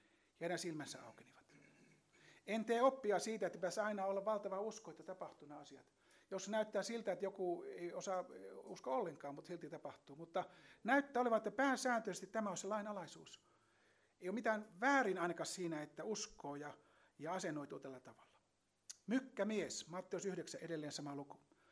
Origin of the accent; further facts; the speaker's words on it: Ostrobothnia, Finland; moved away as an adult; now in Korso, Finland; Muistan, kun tulin tuonne Korsoon aikanaan Pohjanmaalta silloin, aloitin nuorena työntekijänä